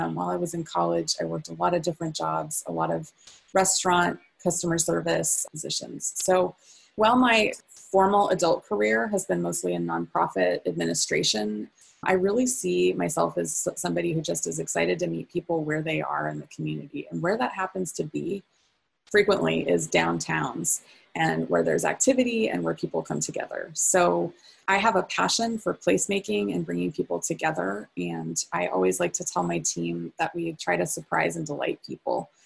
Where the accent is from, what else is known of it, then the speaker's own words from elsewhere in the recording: Albuquerque, New Mexico, United States; There's a University of New Mexico in Albuquerque. And I was walking distance from Central Avenue, which is one of the main roads that goes through there.